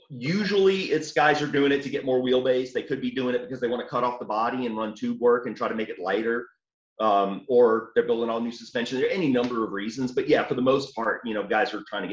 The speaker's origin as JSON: {"language": "English", "town": "New Orleans", "region": "Louisiana", "country": "United States", "tie": "born or raised there", "said": "I grew up in New Orleans, and I was always told I don't have an accent. I come out here, and there's, like, nobody knows where I'm from because I'm just generic, I guess."}